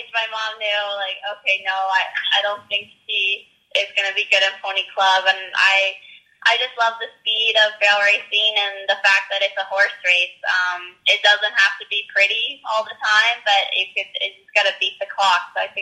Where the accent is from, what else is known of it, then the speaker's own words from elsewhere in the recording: Innisfail, Alberta, Canada; So I grew up around Innisfail.